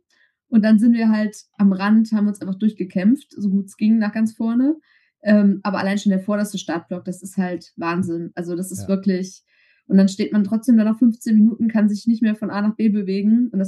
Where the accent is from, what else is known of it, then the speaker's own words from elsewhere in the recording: Eschwege, Hesse, Germany; ich komme halt nicht direkt aus Kassel, sondern hier in der Nähe ist Eschwege und der Hohe Meißner, deshalb so ein bisschen langlaufaffin.